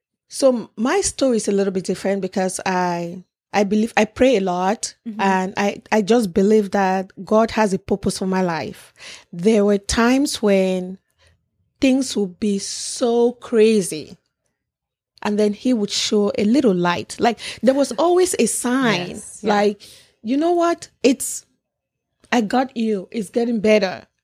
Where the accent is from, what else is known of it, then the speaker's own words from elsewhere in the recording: Nigeria; also born or lived in Cameroon / Canada; now in United States; So I grew up partly in Nigeria and in Cameroon. Mm-hmm. Then I went to college in Canada and then moved to the United States for college and later on moved to Atlanta.